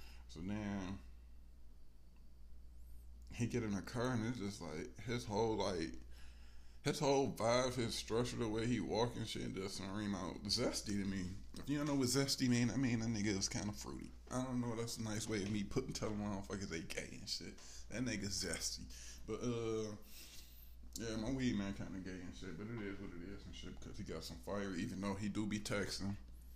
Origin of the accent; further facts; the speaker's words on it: Detroit, Michigan, United States; bitch, I'm not from out here, I'm from Detroit. That's my excuse for everything. Bitch, I'm from Detroit.